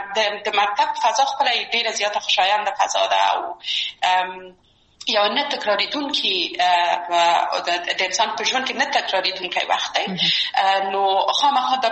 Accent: Kabul, Afghanistan; یو خو موږ د مګریانو په ساحه کې لوی سوي وو، هلته زموږ بلدتیا ډېره زیاته وه

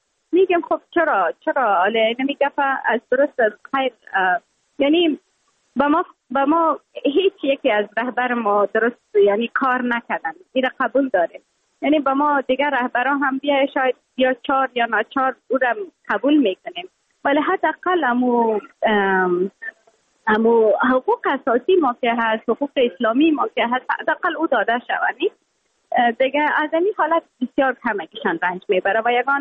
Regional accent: Afghanistan

